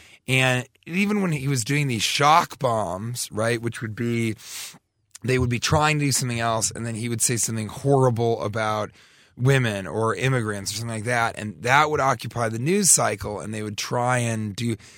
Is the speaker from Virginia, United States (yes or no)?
no; Denver, Colorado, United States; now in New York, United States; Yeah. From Denver, Colorado. And actually, we live in New York, and, you know, I love Denver, love New York